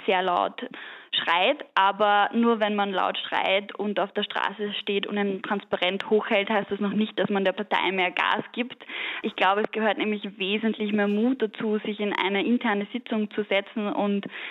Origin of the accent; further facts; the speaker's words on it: Austria; bei uns in Österreich